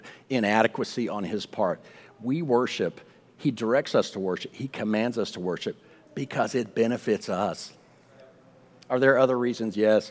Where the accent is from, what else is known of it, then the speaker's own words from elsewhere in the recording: the South, United States; I'm a Southerner, bless their hearts.